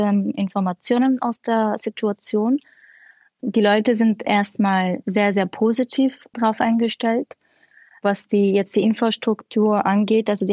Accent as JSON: {"language": "German", "town": "Kobani", "region": "Aleppo Governorate", "country": "Syria", "lives_now": "Salzburg, Austria", "said": "Ich wohne in Salzburg in Österreich seit 9 Jahren, bin ursprünglich aus Syrien, aus einer kurdischen Stadt namens Kobane."}